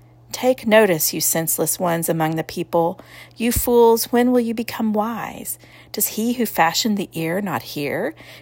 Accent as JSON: {"language": "English", "town": "Dallas", "region": "Texas", "country": "United States", "tie": "born or raised there", "said": "the Bible church I grew up in Dallas, Texas."}